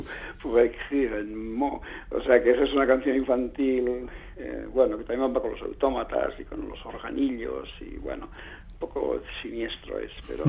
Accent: Asteasu, Basque Country, Spain; un día en Asteasu, mi pueblo natal, pasaba un perro y me caí

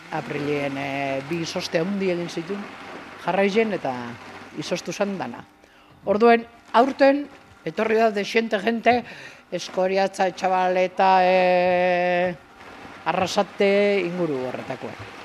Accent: Basque Country, Spain; Ni Bizkaia jarran azalduztik gue, eta bizinaz hemen, pues, oin dala, 12 urte.

